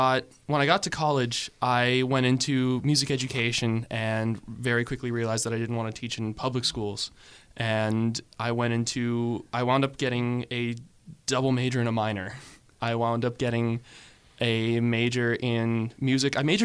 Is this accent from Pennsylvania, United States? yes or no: yes; Conway, Pennsylvania, United States; I grew up up north in the Conway area, just a little away from Cranberry.